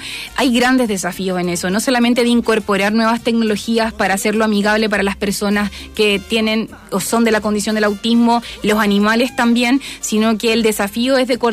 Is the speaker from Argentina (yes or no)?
no; Valparaíso, Chile; Yo tengo una teoría que los que somos porteños no bajamos al plan.